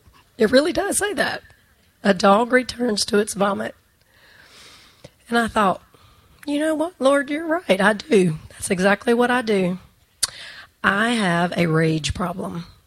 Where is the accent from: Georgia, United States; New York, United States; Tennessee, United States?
Tennessee, United States; you're going to know within a couple of minutes that I'm from Tennessee.